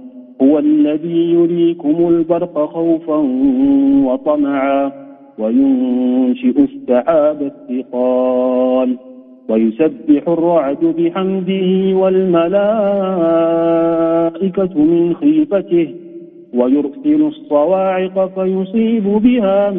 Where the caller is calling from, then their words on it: Mecca, Makkah Province, Saudi Arabia